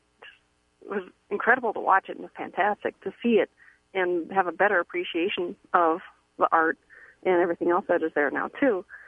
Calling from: Davenport, Iowa, United States; Yeah, I'm calling actually from Davenport.

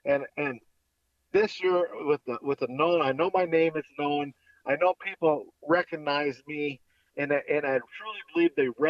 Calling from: Grand Forks, North Dakota, United States; Actually, I'm calling from Grand Forks right now.

